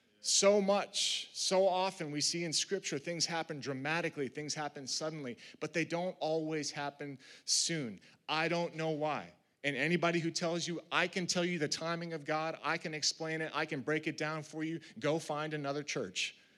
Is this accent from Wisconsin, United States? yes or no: no; Massachusetts, United States; I mentioned I grew up in Massachusetts and I played football